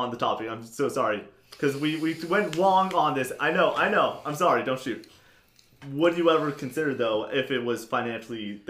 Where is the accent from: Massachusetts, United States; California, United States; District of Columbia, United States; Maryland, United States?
Massachusetts, United States; I'm from Massachusetts.